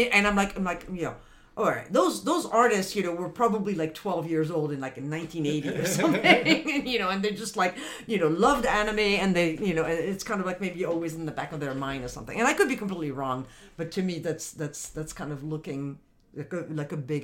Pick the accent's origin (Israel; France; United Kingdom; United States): France; So, you know, so I grew up in France